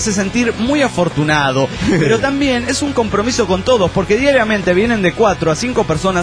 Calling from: Argentina; de Salud, República Argentina.

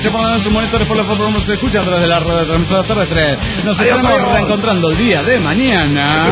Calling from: Villahermosa, Tabasco, Mexico; de Villahermosa, Tabasco, México.

